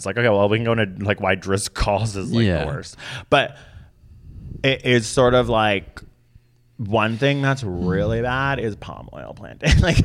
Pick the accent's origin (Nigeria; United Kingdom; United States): United Kingdom; I'm British.